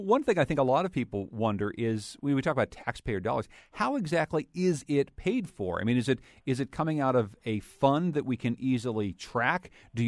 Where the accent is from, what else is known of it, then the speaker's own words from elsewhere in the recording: Winsted, Connecticut, United States; As a matter of fact, it represents my hometown of Winsted.